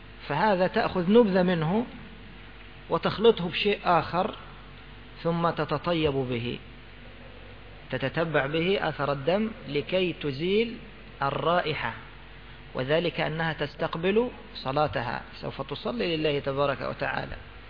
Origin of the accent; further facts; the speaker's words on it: Egypt; لا، هذه عندنا في مصر هكذا، يصنع من القطن المصري هكذا